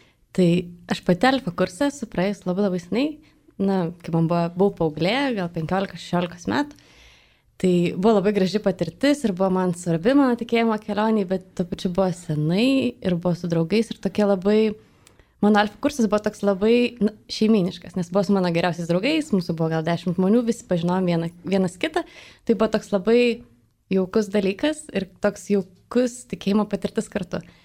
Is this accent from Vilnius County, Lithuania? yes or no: yes; Vilnius, Vilnius County, Lithuania; esu vilnietė visiška.